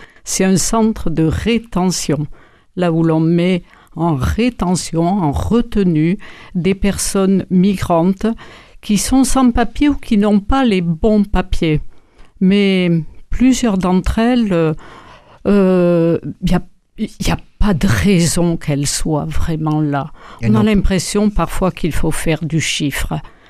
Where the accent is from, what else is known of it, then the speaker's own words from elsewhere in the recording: Occitanie, France; Je suis venue sur Toulouse, je ne suis pas originaire de la région toulousaine. Je suis venue du Tarn-et-Garonne et mes parents, qui étaient petits agriculteurs dans le Cantal, ont migré dans le Tarn-et-Garonne